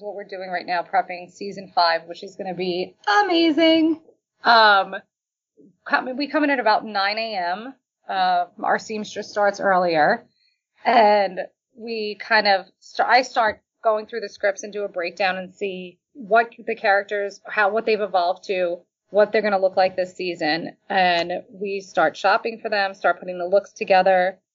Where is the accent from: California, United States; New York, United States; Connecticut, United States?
New York, United States; I grew up in New York. I moved out when I was 16, and my father was in the business.